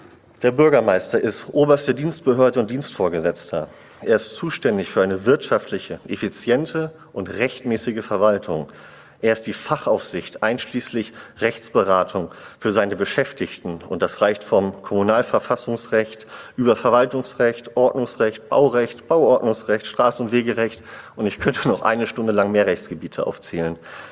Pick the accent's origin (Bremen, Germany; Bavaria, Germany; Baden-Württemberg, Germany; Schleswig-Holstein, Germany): Schleswig-Holstein, Germany; Tönning; sodass ich jetzt meine doch nun schon 15-jährige Berufserfahrung in einer Mittelstadt gewinnbringend für meine Heimatstadt Tönning einbringen möchte